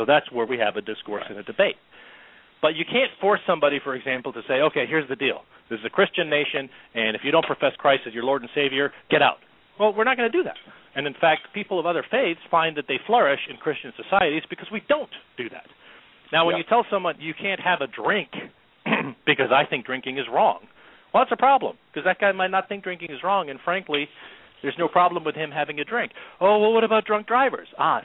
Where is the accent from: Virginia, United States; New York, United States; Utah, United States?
Virginia, United States; I'm from the Commonwealth of Virginia. We are at heart moonshine runners here.